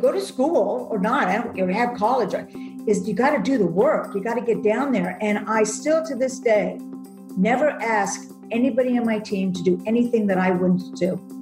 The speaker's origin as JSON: {"language": "English", "town": "Malibu", "region": "California", "country": "United States", "tie": "born or raised there", "said": "We grew up in Malibu and they moved out to the Valley a couple of years ago."}